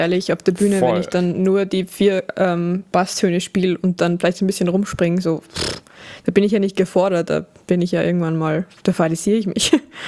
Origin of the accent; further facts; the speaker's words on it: Austria; Das ist bei uns in Österreich so ein Ding.